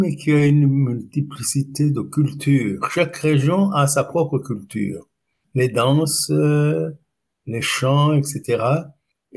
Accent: Burundi; born there; Burundi. Le Burundi, c'est un petit pays qui est à la pointe du nord-est du lac Tanganyika

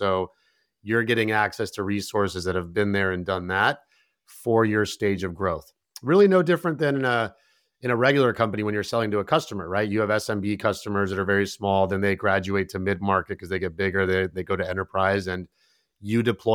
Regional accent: Mexico; I am originally from Mexico, so that's great to see. I did play soccer growing up, but clearly I took a different career.

